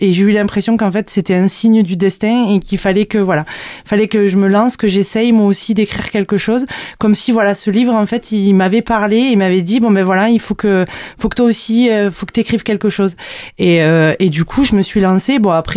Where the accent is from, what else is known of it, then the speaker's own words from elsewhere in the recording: Montpellier, Occitanie, France; born there; j'habite près de Lunel. J'ai 35 ans, plus précisément. Et je suis née à Montpellier, donc j'ai l'accent d'ici. Et je travaille avec mon chéri sur Montpellier. Et voilà, on vit dans un petit village avec nos deux filles